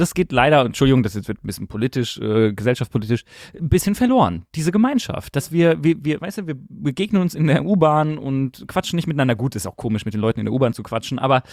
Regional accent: Rhineland-Palatinate, Germany; Na, ich bin ja in der Pfalz aufgewachsen, da gibt es ja nicht viel zu tun.

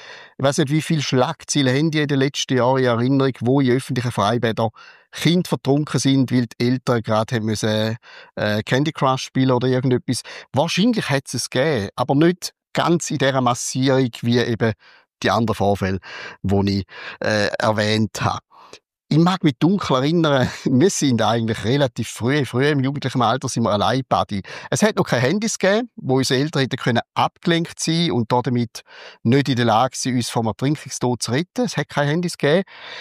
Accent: Switzerland; bei uns in der Schweiz

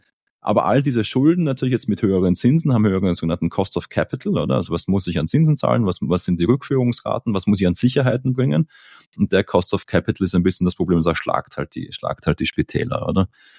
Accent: Austria; als Österreicher

